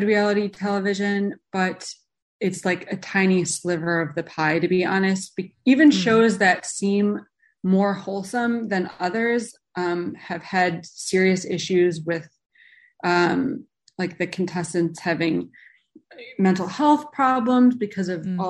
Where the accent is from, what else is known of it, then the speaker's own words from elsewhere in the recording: Chicago, Illinois, United States; so I grew up in Chicago and my husband might murder me if he listens to this.